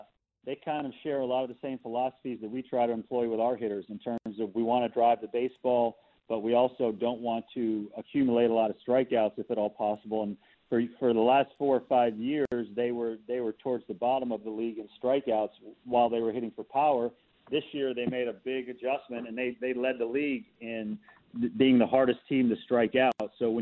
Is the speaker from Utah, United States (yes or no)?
no; Buffalo, New York, United States; born there; I was born in Buffalo.